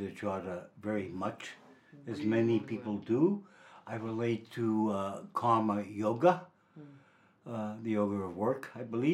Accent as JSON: {"language": "English", "town": "Brooklyn", "region": "New York", "country": "United States", "tie": "born there", "said": "I was born in Brooklyn."}